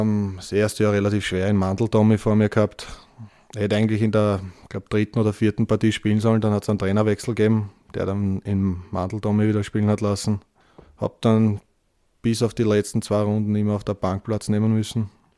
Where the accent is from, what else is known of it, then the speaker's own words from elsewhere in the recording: Vienna, Austria; Als Wiener